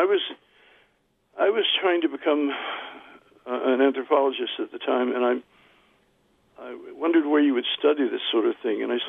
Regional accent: Alabama, United States; born there; And although I was born in the South, and actually in the really deep South, and Utah, Alabama, spelled with an E for the Indians rather than the state.

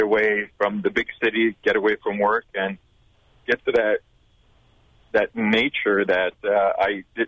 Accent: New York City, New York, United States; I was born and raised in New York City, South Bronx, East Pacific, the furthest thing from nature.

